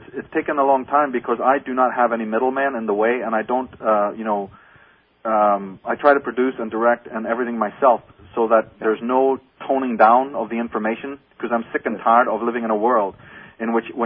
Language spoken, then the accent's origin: English; Ireland; You know, well, look, I'm from Ireland, and that kind of jive does not work on me.